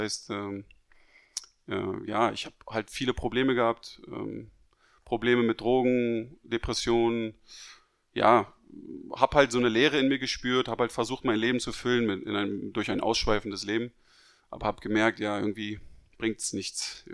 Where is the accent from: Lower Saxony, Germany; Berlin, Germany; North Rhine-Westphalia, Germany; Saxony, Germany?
Berlin, Germany; Also ich bin in Berlin groß geworden, bin 31 Jahre alt, meine Familie väterlicherseits kommt aus Griechenland. Meine Mutter ist deutsch. Und ja, ich komme aus einer sehr, sage ich mal, freidenkenden Künstlerfamilie.